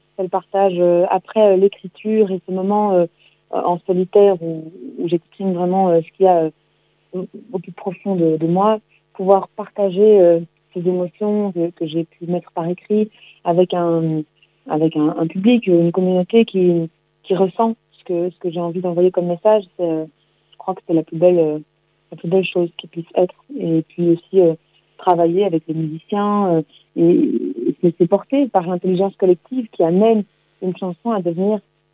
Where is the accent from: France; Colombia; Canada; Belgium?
Belgium; Puis je suis belge, basée entre Bruxelles et Paris